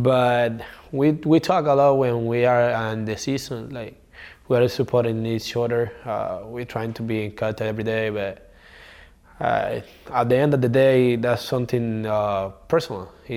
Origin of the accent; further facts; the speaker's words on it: Cuba; English is a second language; And I already bring that thing, I come from Cuba.